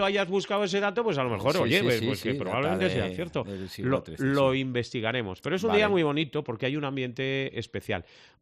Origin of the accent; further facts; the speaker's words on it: La Rioja, Spain; Y los conciertos que hubo en la plaza de mi pueblo, ahí a los pies de la Colegiata de San Miguel, que no sí, es por sí, nada, sí. Pero es uno de los escenarios naturales más bonitos que hay en La Rioja